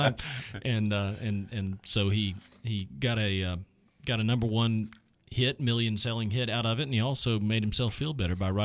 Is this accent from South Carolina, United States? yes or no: yes; Spartanburg, South Carolina, United States; also born or lived in Washington, D.C.; I grew up mostly in South Carolina. I went to high school near the Washington, D.C. area, but South Carolina.